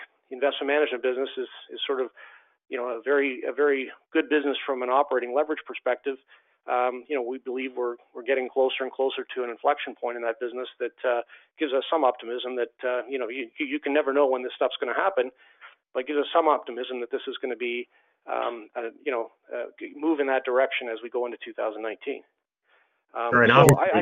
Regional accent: Canada; being a Canadian.

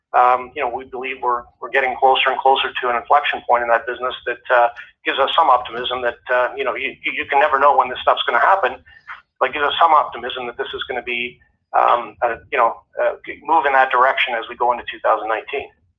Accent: Canada; obviously for my whole career, being a Canadian.

